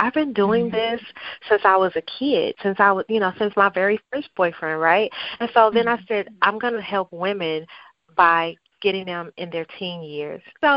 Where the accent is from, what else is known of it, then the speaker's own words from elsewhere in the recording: Compton, California, United States; I grew up in Compton, California, and I am one of three siblings.